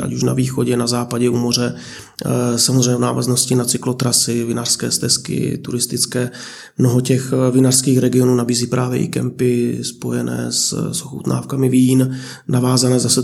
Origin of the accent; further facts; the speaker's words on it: Slovenia; Czech is a second language; tak jak u nás ve Slovinsku několik a každý ten region má tu svoji lokální specialitu